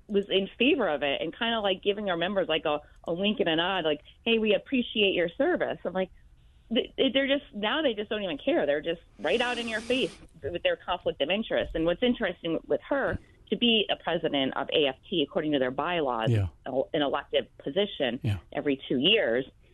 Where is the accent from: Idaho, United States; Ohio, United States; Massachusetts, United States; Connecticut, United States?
Connecticut, United States; moved away; I mean, I grew up in Connecticut, and I left for a little over a decade.